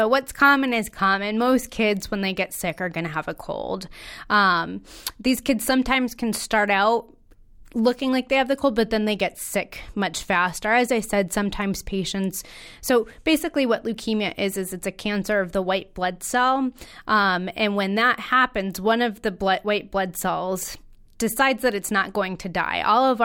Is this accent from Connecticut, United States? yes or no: yes; Connecticut, United States; So I am a local native born and raised in Connecticut.